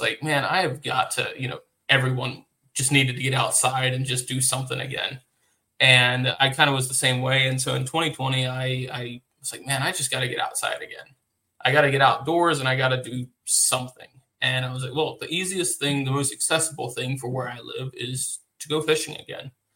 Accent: Maryland, United States; I grew up, where I grew up in Maryland, we didn't have smallmouth.

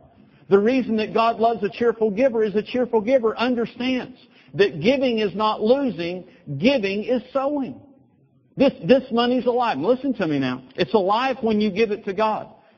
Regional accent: Amarillo, Texas, United States; Every farmer, because I'm from Amarillo, we have a lot of farmers up there.

